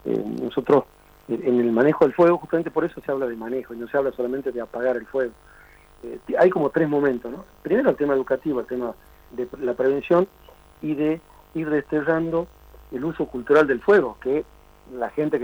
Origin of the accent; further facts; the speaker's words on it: Argentina; viste cómo somos los argentinos